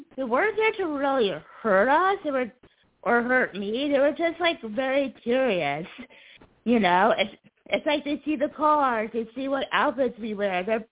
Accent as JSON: {"language": "English", "region": "New York", "country": "United States", "said": "And since I'm originally from New York, I've definitely had some hauntings in New York as well."}